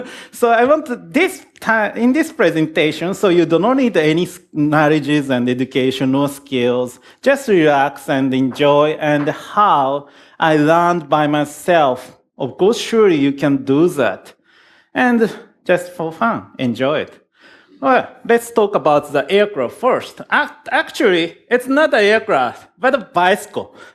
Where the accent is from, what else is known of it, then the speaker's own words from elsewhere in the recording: Tokyo, Japan; English is a second language; from Tokyo.